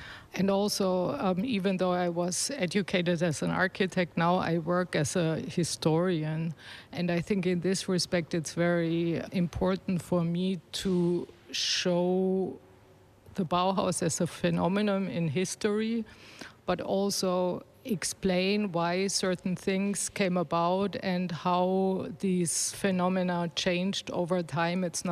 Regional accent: Germany; now in Aarhus, Denmark; I come from Germany originally, but I'm now a professor for architecture, history and theory in Aarhus, Denmark. That's where I live also.

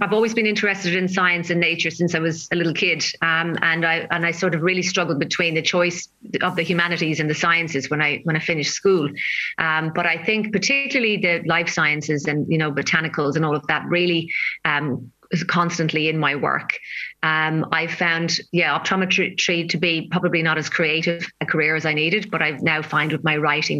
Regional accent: Ireland; moved away; I am an Irish poet, or an emigre poet, as you know, part of the traditional Irish diaspora.

